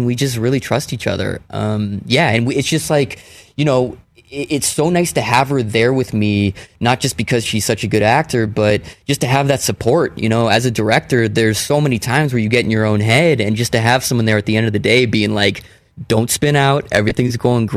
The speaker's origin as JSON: {"language": "English", "town": "Palo Alto", "region": "California", "country": "United States", "tie": "born or raised there", "said": "Yeah, right around there. Yes, I grew up in Palo Alto."}